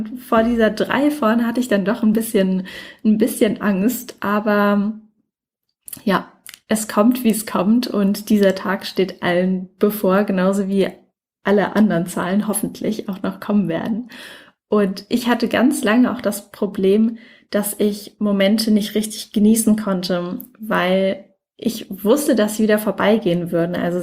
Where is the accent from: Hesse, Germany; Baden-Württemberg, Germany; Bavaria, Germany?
Baden-Württemberg, Germany; Mannheim; Ich komme ja ursprünglich aus Mannheim.